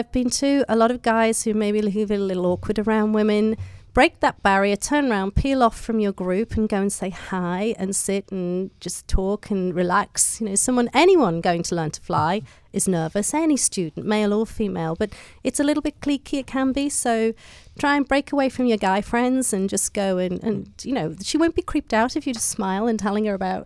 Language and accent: English; England, United Kingdom; I'm English, I'm saying it the wrong way.